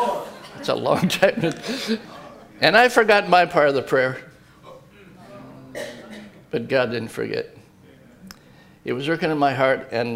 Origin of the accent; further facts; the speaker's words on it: Akron, Ohio, United States; I'm from Akron. I lived here till I was 16 in Ellet.